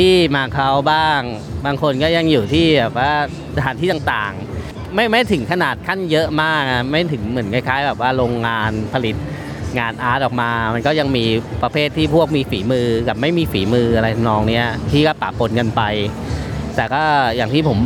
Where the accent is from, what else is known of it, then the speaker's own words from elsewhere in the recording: Bangkok, Thailand; born there; ผมเกิดที่กรุงเทพนะฮะ